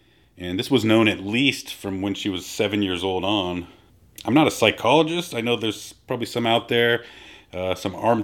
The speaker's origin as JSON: {"language": "English", "town": "Portland", "region": "Oregon", "country": "United States", "tie": "born there", "said": "You know, I was born in Portland, my children were born here in Portland, and we have a place in our hearts for the city"}